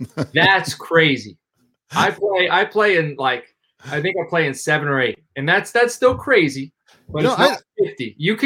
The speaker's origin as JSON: {"language": "English", "region": "New York", "country": "United States", "said": "So am I, man. I'm from New York. I live in New York."}